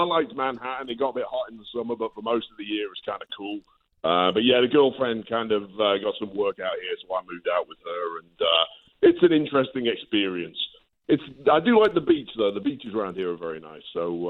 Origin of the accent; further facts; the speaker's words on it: England, United Kingdom; now in Los Angeles, United States; I mean, I'm an Englishman. I like the cold. I like the rain. I moved out here with the girlfriend